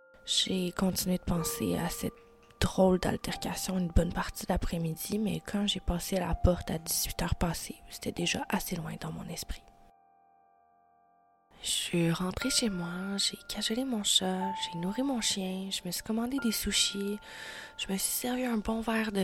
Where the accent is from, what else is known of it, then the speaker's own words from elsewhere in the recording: Montreal, Quebec, Canada; On est montréalaise ou on l'est pas.